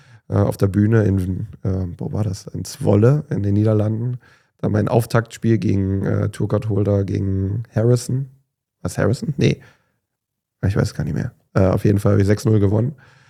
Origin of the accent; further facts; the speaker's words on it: Cologne, North Rhine-Westphalia, Germany; wo kommst du her? Ich so, aus Köln.